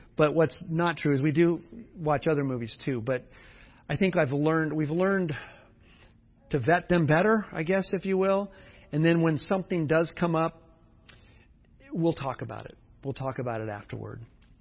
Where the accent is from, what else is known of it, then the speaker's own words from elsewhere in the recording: California, United States; I grew up in Southern California.